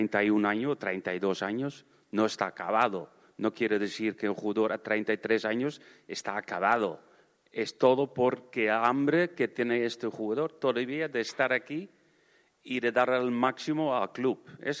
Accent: Netherlands; Spanish is a second language; Primero soy holandés y los holandeses le gustan tener balón

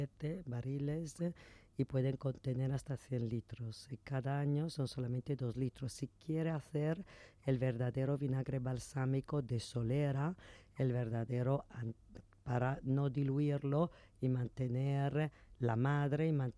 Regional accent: Bologna, Emilia-Romagna, Italy; que en mi pueblo, que yo soy de Bologna, se llama ragú

